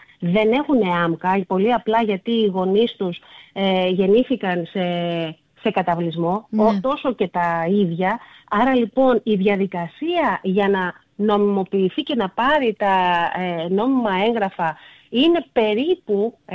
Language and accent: Greek; Western Greece, Greece; επειδή κατάγομαι από την Ηλία, ναι, και μιλώ πολύ συγκεκριμένα για αυτή την περιοχή